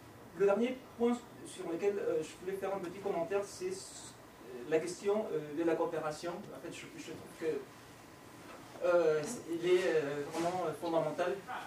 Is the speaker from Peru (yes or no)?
yes; Peru; Je vous mentionne par exemple le cas de mon pays d'origine, le Pérou.